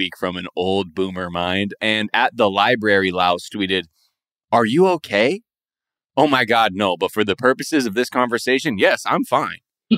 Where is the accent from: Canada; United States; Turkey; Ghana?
Ghana; I was born on Saturday. The fuck you talking about? So shout out all my Ghanaians out there.